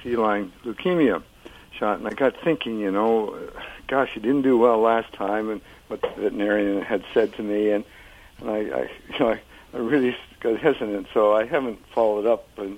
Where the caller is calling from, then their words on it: Sarasota, Florida, United States; Sarasota, Florida.